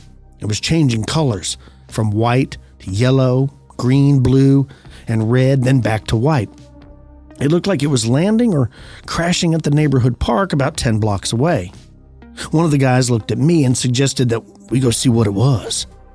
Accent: San Diego, California, United States; also born or lived in Spring Valley; now in Anadarko, United States; Anadarko, Oklahoma, and I'm originally from San Diego.

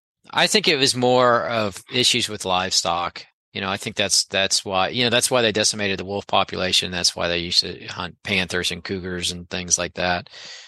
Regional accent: Gainesville, Florida, United States; when I grew up in Gainesville, and when people came to visit us, we went to Lake Alice on the University of Florida campus

